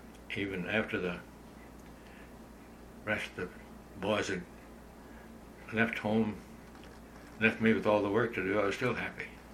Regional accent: Missouri, United States; also born or lived in Howell County, Missouri; in southern Missouri, down a little town in Howell County, near Willow Springs, out on a farm.

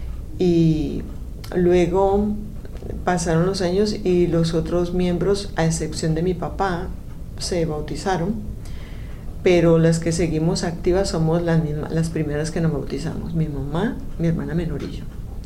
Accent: Cali, Valle del Cauca, Colombia; trigueña, soy la mezcla de español con indígena colombiano, soy de Cali, Colombia.

